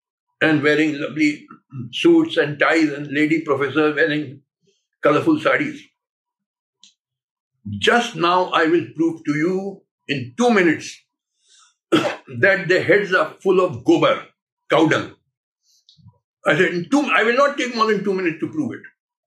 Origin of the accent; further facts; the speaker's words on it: Allahabad, Uttar Pradesh, India; also born or lived in Madras; I'm originally from Allahabad. I was a judge in Allahabad, but then I was sent as Chief Justice of Madras High Court.